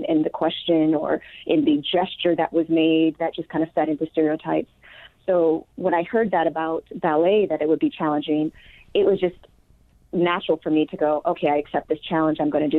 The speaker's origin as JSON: {"language": "English", "town": "Rochester", "region": "New York", "country": "United States", "tie": "born or raised there", "said": "Well, I grew up in the inner city of Rochester"}